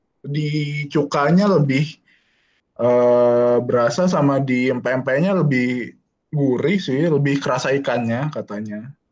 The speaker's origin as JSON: {"language": "Indonesian", "town": "Medan", "region": "North Sumatra", "country": "Indonesia", "said": "kalau di Medan karena itu kampung gua"}